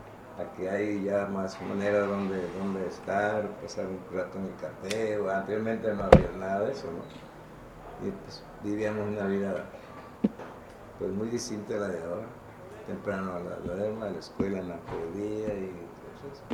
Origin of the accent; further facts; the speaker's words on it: Paraíso, Tabasco, Mexico; Nací en Paraíso, Tabasco, un 14 de octubre del año de 1924.